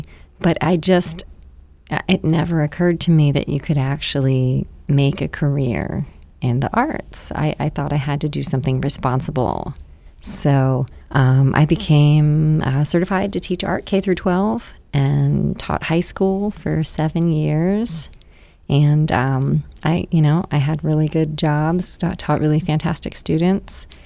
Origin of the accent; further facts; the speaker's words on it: Westminster, Maryland, United States; So I'm from Maryland. I grew up in Westminster.